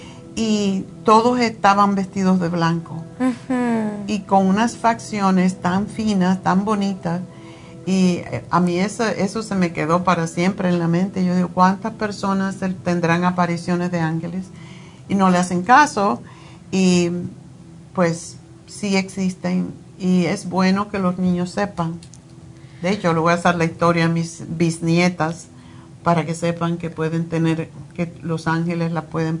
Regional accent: New York, United States; Y yo, como soy de Nueva York, yo me acuerdo hacer el programa.

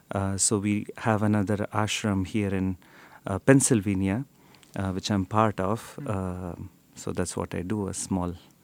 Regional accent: Shivamogga, Karnataka, India; I'm from India. I'm a Hindu monk. I was born and brought up in a place called Shivamogga, a small town in the southern state of Kar

